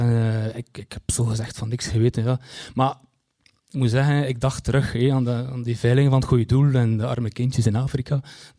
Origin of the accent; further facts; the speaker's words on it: Kortrijk, Flanders, Belgium; ik kom uit Kortrijk en Kortrijk is zo groot.